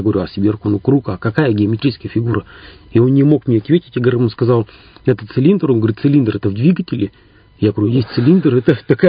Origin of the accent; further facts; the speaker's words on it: Korshunovo, Irkutsk Oblast, Russia; also born or lived in Markovo / Bodaybo; Далее там в Бодайбо жил, потом вообще школу закончил село Коршуново, Иркутская область. То есть это деревенская школа наша